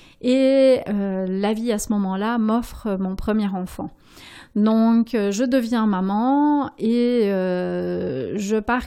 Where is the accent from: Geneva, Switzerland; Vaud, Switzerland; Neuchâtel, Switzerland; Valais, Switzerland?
Neuchâtel, Switzerland; Quand j'étais enfant, j'ai grandi à Neuchâtel dans le quartier où il y avait une belle fabrique de chocolat qui s'appelait Suchard